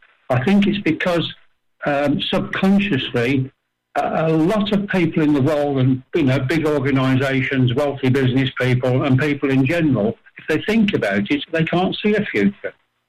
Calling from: Balearic Islands, Spain; Good morning, everyone. … from Mallorca.

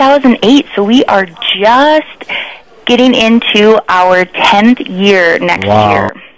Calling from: New Hampton, Iowa, United States; I am calling you from Iowa.

